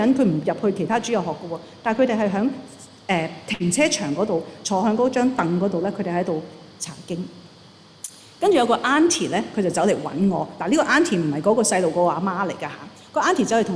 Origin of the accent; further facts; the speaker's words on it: Chaozhou, Guangdong, China; 我是潮州人，是真的，我真的是潮州人的。